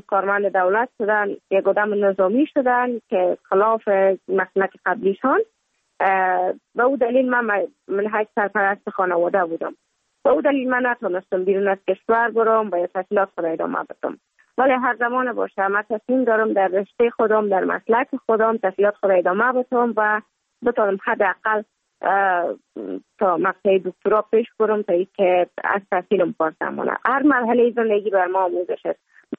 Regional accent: Kabul, Afghanistan; born or raised there; also born or lived in Mazar-i-Sharif

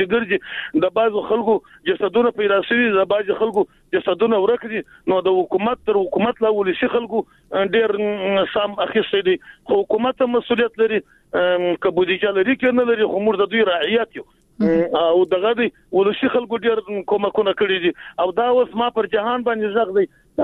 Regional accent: Jowzjan, Afghanistan

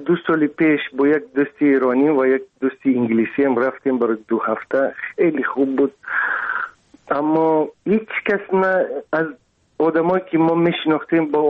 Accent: Dushanbe, Tajikistan; من حیران شدم از اینکه چطور یک شهری به اصطلاح تاجیکی زمانوی، مدرن، پیشرفته. خیلی دوست داشتم، خیلی دوست داشتم. دوشنبه

